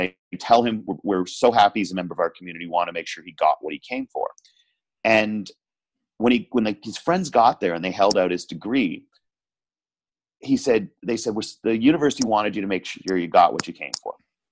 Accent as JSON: {"language": "English", "country": "Canada", "said": "And as a Canadian, you know, I've apologized to things I've tripped over, let alone people."}